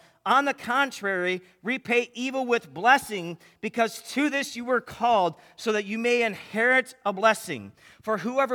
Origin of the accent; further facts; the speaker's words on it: Midwest, United States; yeah, I'm from the Midwest, and I like a good old-fashioned meatloaf every now and again